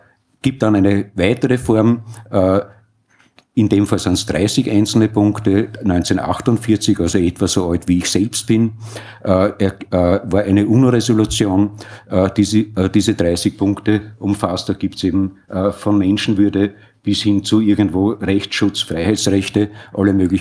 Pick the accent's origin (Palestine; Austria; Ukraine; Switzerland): Austria; accent: Austrian; Vielleicht noch zur Anmerkung für alle, die meinen Dialekt oder Einschlag österreichischer Aussprache nicht verstehen.